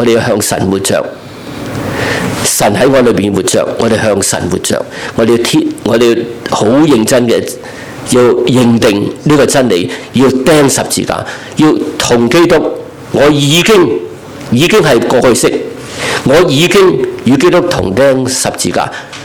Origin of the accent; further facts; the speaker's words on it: Guangdong, China; 我们广东人讲的真的砸死你都得。